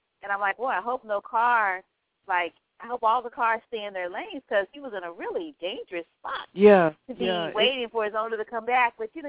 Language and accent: English; the South, United States; because I'm from the South and we sang and my mother sang